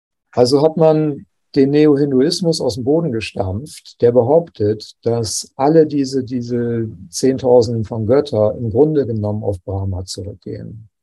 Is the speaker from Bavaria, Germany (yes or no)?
no; Bremen, Germany; Also ich bin in Bremen groß geworden und wir hatten Verwandte in München.